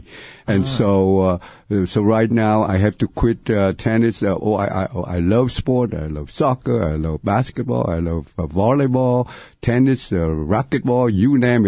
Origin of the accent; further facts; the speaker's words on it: Nha Trang, Khanh Hoa, Vietnam; I came from Nha Trang in the very south, the middle of the south part of Vietnam. But my mom and so my grandmother came from the town, the city, it's not far from Lavang, the shrine.